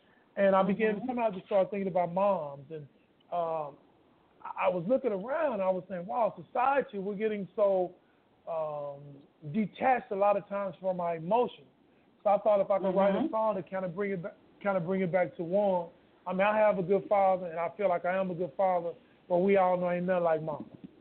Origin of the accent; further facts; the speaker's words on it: Dallas, Texas, United States; now in Los Angeles, United States; I'm just a brother out of Dallas, Texas, originally. Right now I live out in Los Angeles. But born and raised in Dallas, and just grew up singing in church with my dad.